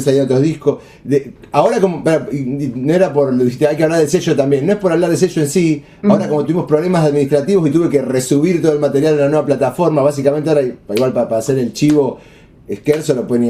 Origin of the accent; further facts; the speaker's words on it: Zárate, Buenos Aires Province, Argentina; Yo soy de Zárate, traigo un jugador de Zárate.